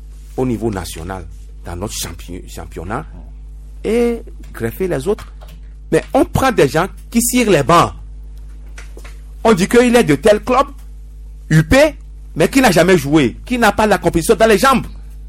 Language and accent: French; Togo; en tant que Togolais.